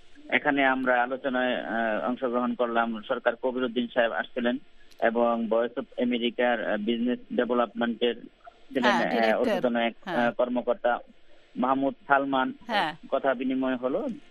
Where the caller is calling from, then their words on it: Gazipur, Dhaka Division, Bangladesh; হ্যাঁ, আমি বাংলাদেশের গাজীপুর জেলাতে আছি।